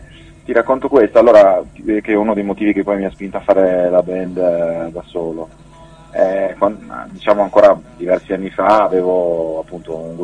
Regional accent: Veneto, Italy; No, ma no, sono veneto, quello sì sicuramente

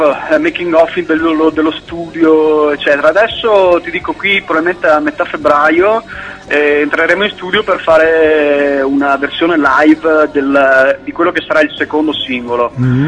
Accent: Padua, Veneto, Italy; anche se noi siamo di Padova

